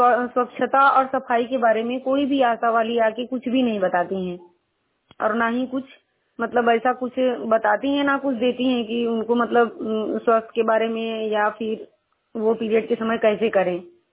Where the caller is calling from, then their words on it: Paharpur, Uttar Pradesh, India; ग्राम पहाड़पुर, गाजीपुर स्वास्थ्य सहायक बाणी से बोल रही हूँ।